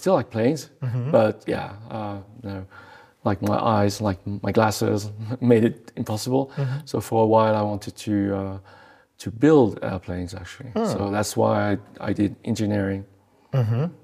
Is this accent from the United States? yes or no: no; France; English is a second language; now in London, United Kingdom; I live in London, but I'm French.